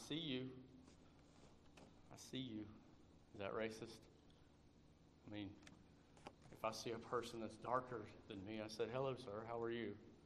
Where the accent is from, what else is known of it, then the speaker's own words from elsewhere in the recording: Ireland; I'm Irish. I don't really go around doing Irish things.